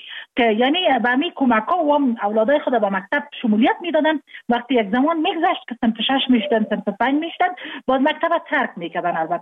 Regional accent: Jowzjan, Afghanistan; ما مکتب در ولایت جوزجان خواندیم چون متولد ولایت جوزجان هستم. تحصیلات ما دامو ولایت ما به تمام رساندیم

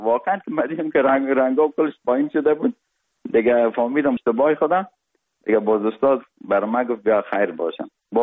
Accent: Kabul, Afghanistan; born or raised there; also born or lived in Parwan

